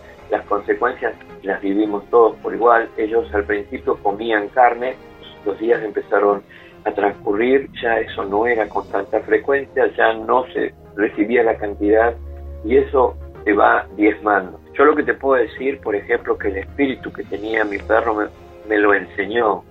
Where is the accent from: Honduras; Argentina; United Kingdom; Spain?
Argentina; Yo soy un argentino orgulloso.